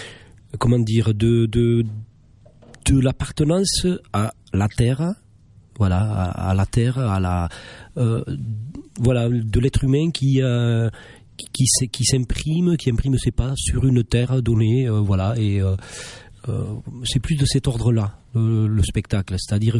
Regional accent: Mauriac, Auvergne-Rhône-Alpes, France; C'est dans le nord du Cantal.

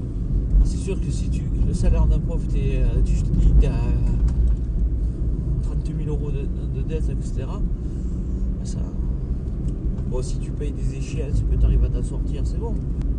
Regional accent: Occitanie, France; et quand je suis du Tarn à côté t'as une usine qui te rejette des trucs

